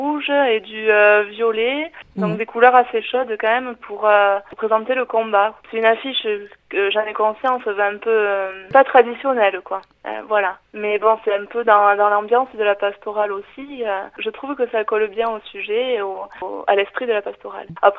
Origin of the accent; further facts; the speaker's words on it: Oloron-Sainte-Marie, Nouvelle-Aquitaine, France; je vis actuellement à Biscarrosse, dans les Landes, mais j'ai grandi à Oloron et j'ai toujours été très attachée à la culture soudétine, de par sans doute mes origines